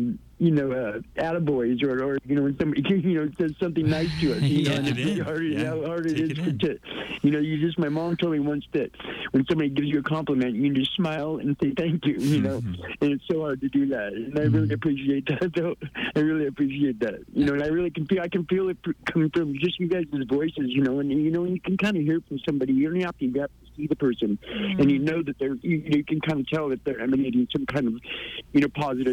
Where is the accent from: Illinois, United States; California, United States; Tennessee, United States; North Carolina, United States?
California, United States; I was from the Bay Area and, you know, moved here.